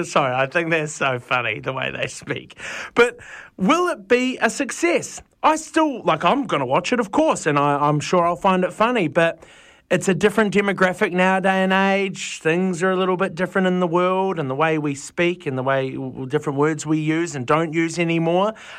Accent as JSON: {"language": "English", "country": "New Zealand", "tie": "born or raised there", "said": "As a Kiwi kid growing up, we had Kath and Kim on our tallies."}